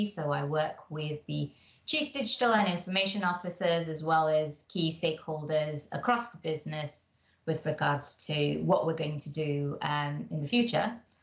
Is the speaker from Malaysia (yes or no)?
yes; Malaysia; also born or lived in London, United Kingdom; I was born in Malaysia and because my father worked in the government service, my family moved a lot. So depending on where he was stationed, we moved. So whilst I was born in Malaysia, I spent some formative years in London and then returned to Malaysia